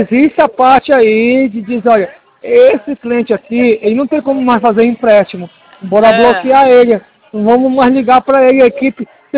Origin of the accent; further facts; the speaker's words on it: Belém, Pará, Brazil; Eu sou de Belém do Pará e eu sei trabalhar.